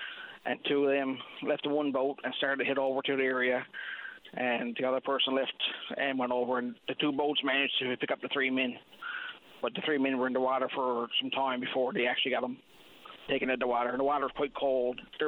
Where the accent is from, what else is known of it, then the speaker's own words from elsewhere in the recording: Chapel Arm, Newfoundland and Labrador, Canada; So I'm from Chapel Arm, so some phone calls locally, I found out that three men were picked up out of the water and were being transported to the local wharf in Chapel Arm.